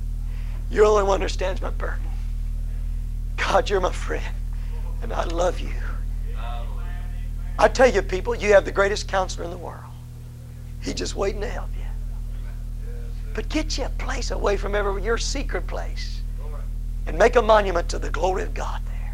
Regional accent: Electra, Texas, United States; born there; Just being back to Texas. I was born in Texas, Electra, Texas. You can take a fellow out of Texas, you really can't take all the Texas out of him.

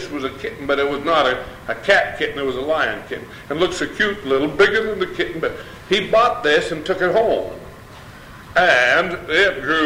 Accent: Idaho, United States; I come from the Sticks of Idaho, a town about the size of Haines.

